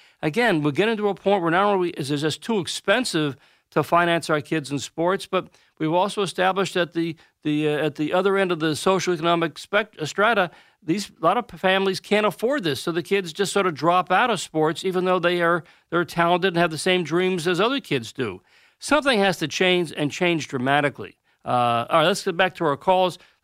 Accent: Armonk, New York, United States; I will be talking to the Armonk Baseball League up in my hometown in Armonk, New York, at the Byram Hills High School.

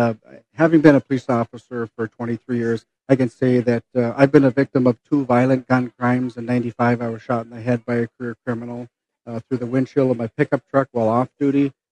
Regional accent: Hermantown, Minnesota, United States; I have my headquarters in my hometown of Hermantown

